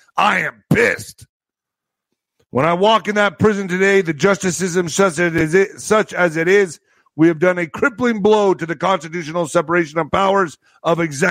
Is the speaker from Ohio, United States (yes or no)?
no; El Paso, Texas, United States; I'm from El Paso, clique, Holmes. That's my raza.